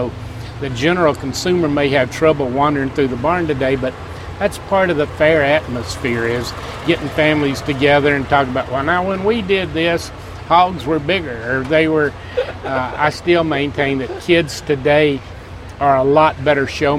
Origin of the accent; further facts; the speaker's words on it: Mississippi, United States; moved away as an adult; Mississippi. I grew up in Mississippi. I went to college at Mississippi State